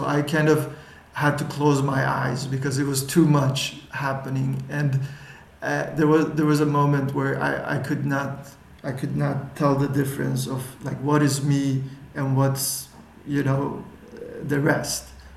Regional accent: Sweden; growing up in Sweden, which is a very comfortable country and very safe

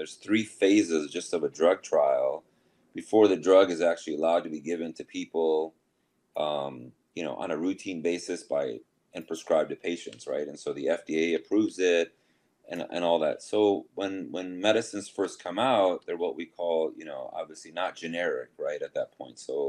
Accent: Minnesota, United States; moved away as an adult; I'm an interventional cardiologist. I'm actually from Minnesota. Moved here back in 2011

